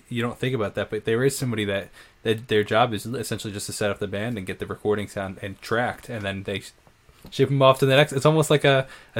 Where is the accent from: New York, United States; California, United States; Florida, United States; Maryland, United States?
New York, United States; Northport; I'm a musician from Northport, New York